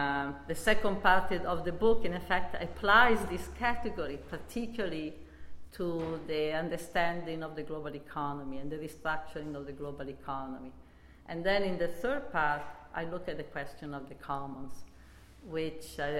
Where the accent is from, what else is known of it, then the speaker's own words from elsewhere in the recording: Italy; I come from Italy, and I believe that women of my generation in Italy also had something of a different experience